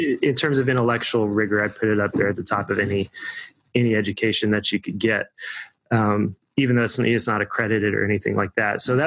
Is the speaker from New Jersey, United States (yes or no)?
no; Evansville, Indiana, United States; So I grew up in Evansville, Indiana. Evansville is a city of about 200,000 to 300,000 people down on the Ohio River, right on the border of Indiana and Kentucky.